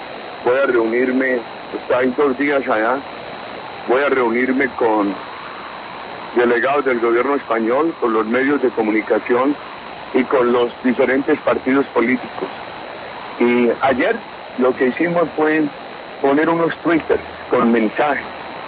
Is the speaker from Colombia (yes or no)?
yes; Colombia